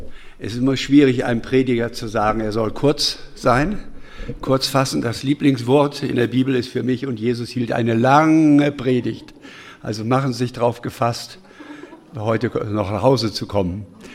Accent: Aurich, Lower Saxony, Germany; also born or lived in Hannover / England; als Nordlicht, eigentlich stammend aus Hannover, aber evakuiert und groß geworden in Aurich, Ostfriesland

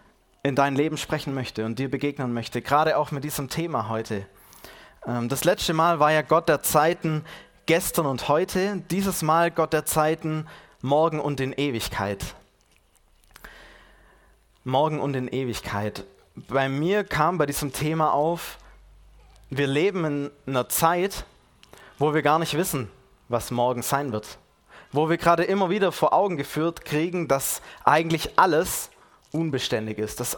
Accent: Gärtringen, Baden-Württemberg, Germany; Ich komme aus Gärtringen. Dort wohne ich mit meiner Family.

